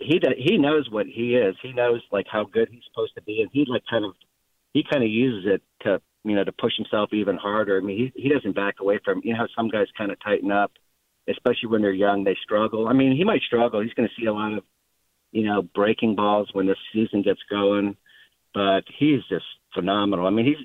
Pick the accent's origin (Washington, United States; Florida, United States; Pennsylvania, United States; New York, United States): Pennsylvania, United States; Pittsburgh; I grew up in Pittsburgh, and I was fortunate enough to be able to watch Roberto Clemente play.